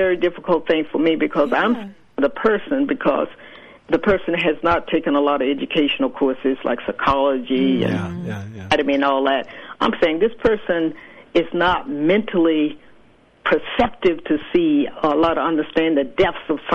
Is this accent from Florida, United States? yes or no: yes; Florida, United States; I grew up in Florida, I like to think about things, how they come together.